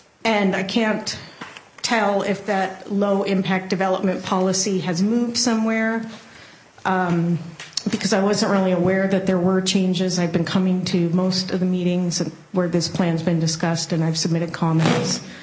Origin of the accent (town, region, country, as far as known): Black Diamond, Washington, United States; born or raised there; now in Bellevue, United States